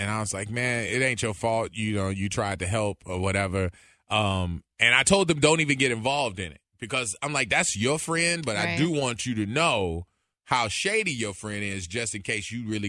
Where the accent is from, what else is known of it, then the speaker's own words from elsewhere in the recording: United States; And the government, the law, you know, being an American, like there's ways that you can make the process fight for you.